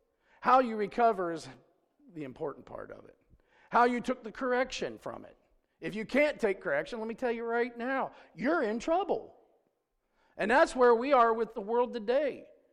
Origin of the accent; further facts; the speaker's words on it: Ohio, United States; Had something to do with the fact I was from Ohio.